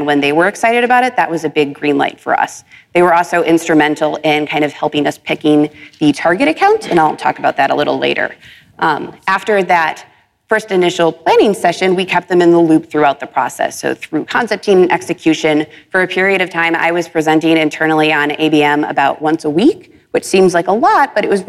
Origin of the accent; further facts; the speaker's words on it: Chicago, Illinois, United States; The Cubs won the World Series, which was kind of a big deal in my hometown of Chicago.